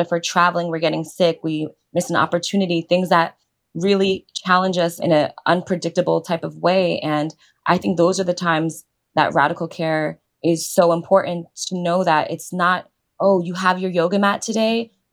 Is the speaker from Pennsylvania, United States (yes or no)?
no; New York, United States; But a lot of it, as a New Yorker, I know this fast pace sometimes has me confused that I should be somewhere that I'm not